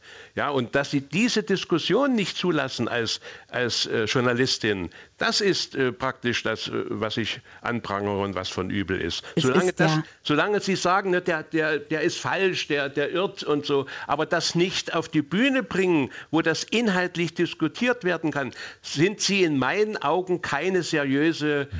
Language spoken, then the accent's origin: German; East Germany, Germany; jetzt spreche ich wieder als Ostdeutscher